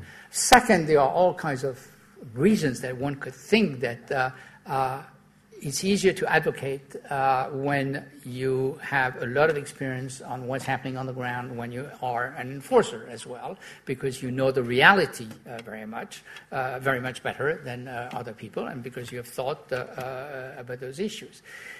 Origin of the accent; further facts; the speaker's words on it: France; English is a second language; in my home country, in France.